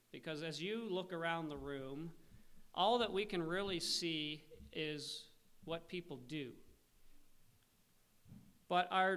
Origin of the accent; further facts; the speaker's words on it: Canada; now in Malta; I told him I was from Canada, but I'd come to Malta.